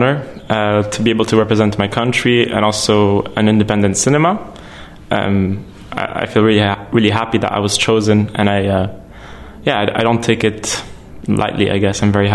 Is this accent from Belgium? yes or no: yes; Brussels, Brussels-Capital Region, Belgium; Born and raised in Brussels, so that's my cultural background.